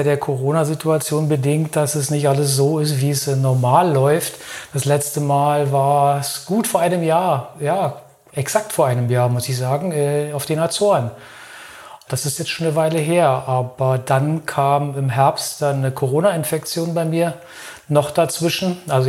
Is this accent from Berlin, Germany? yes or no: yes; Berlin, Germany; now in Lörrach, Germany; Ich bin innerhalb von Lörrach umgezogen. Das ist ja hier in der Nähe von Basel. Ich komme eigentlich aus Berlin, aber meine Partnerin, die arbeitet in Basel und wir leben hier in Lörrach und sind innerhalb der Stadt umgezogen.